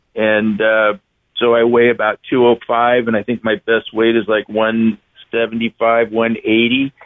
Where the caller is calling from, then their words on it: Santa Cruz, California, United States; Santa Cruz.